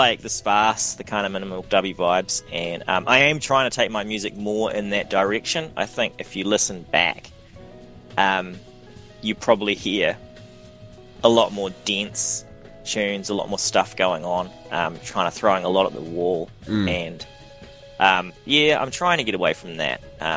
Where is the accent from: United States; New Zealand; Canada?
New Zealand; Like I am from New Zealand and I love New Zealand and I love the beach and I love the bush.